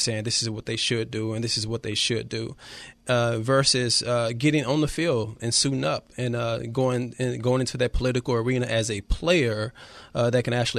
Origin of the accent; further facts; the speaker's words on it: Dallas, Texas, United States; now in Pasadena, United States; I'm originally from Dallas, Texas. Been in California for over 20 years. Been a resident in Pasadena for over 8 years.